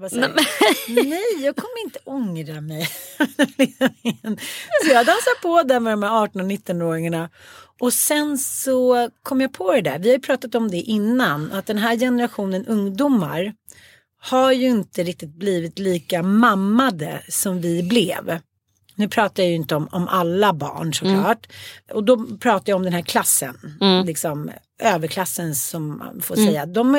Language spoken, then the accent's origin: Swedish; Farsta, Stockholm County, Sweden; Jag kommer ju från Farsta.